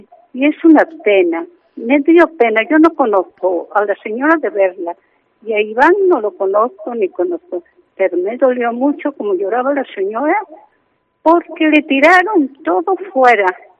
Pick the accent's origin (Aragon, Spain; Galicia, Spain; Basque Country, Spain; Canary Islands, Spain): Galicia, Spain; Sedes; Yo no soy de ahí, de Pena de Embade, en Castro, soy de Sedes y llevo 30 años paseando por allí.